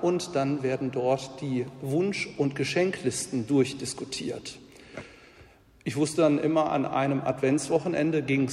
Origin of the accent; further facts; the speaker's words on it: Tönnisheide, North Rhine-Westphalia, Germany; ich komme ja aus Tönnesheide, aus der Nähe von Neviges, und wir waren sehr Wuppertal orientiert